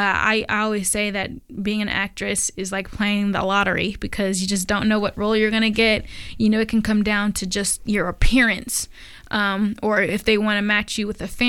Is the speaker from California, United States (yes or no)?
yes; Los Angeles, California, United States; now in Portland, United States; I'm currently live in Portland, but I'm from Los Angeles, so I, you know, used to be involved in Hollywood directly, and I grew up around it